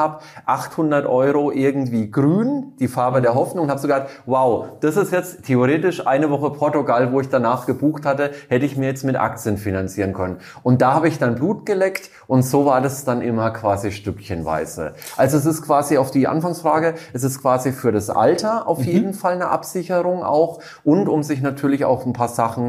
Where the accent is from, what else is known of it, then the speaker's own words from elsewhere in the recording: Würzburg, Bavaria, Germany; moved away as an adult; now in Munich, Germany; Ich komme eigentlich aus Würzburg, bin aber seit über 12 Jahren hier in München